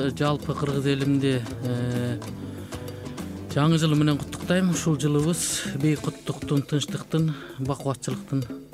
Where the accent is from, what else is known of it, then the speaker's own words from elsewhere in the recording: Taldysuu, Naryn Region, Kyrgyzstan; Өзүм тууралуу айтсам, өзүм Атбашы, Нарын облусунун Атбашы районунун Талдысуу деген айылында туулуп өскөм.